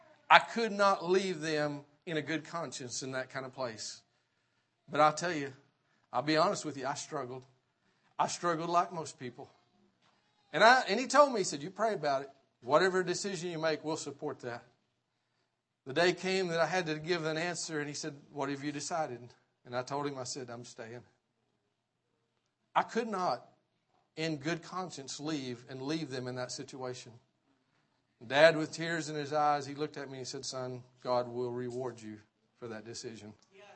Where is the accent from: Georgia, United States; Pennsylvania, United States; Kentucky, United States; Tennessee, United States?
Kentucky, United States; I grew up in Kentucky, just as some would say, a hillbilly.